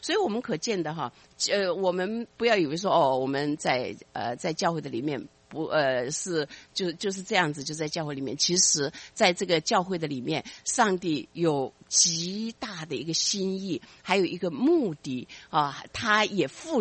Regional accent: China; 是以至于我们中国人说

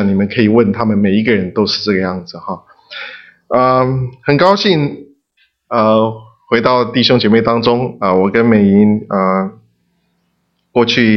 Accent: China; 我想也许我们中国人比较少哈

